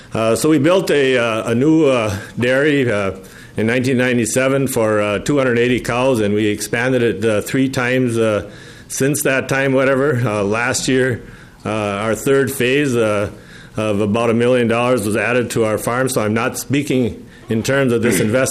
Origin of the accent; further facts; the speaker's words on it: Melrose, Minnesota, United States; from Melrose, Minnesota, central Minnesota.